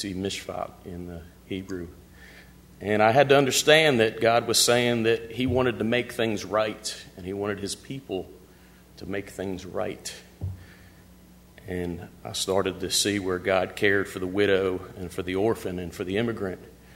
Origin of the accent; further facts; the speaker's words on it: New Jersey, United States; I grew up in New Jersey outside of Philly.